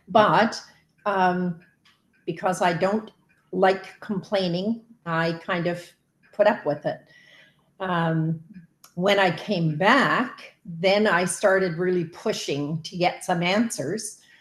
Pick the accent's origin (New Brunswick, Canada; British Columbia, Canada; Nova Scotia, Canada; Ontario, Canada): Nova Scotia, Canada; Halifax; I am from Halifax, Nova Scotia.